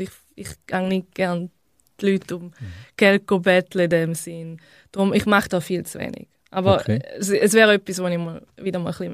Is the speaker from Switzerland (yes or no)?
yes; Switzerland